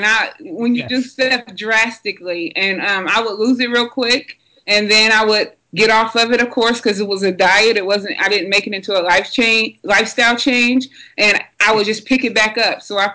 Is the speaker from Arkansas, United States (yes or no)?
yes; Conway, Arkansas, United States; Arkansas. A place called Conway, Arkansas. It's right outside of Little Rock, and I grew up there.